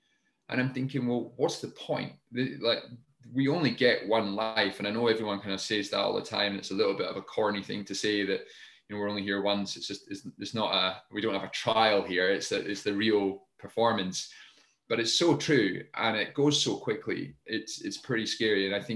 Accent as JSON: {"language": "English", "region": "Scotland", "country": "United Kingdom", "tie": "born or raised there", "said": "I grew up in the Highlands of Scotland. There was this great outdoors to be explored."}